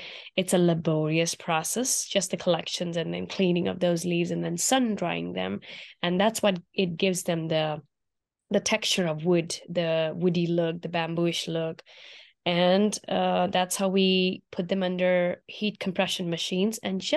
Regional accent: India; moved away; I was born in India. Growing up in India, I used to eat my food on banana leaves, which even exist today.

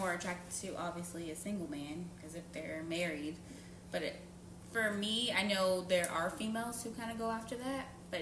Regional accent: Boston, Massachusetts, United States; I'm from Boston originally, but I've been here from after UCF days

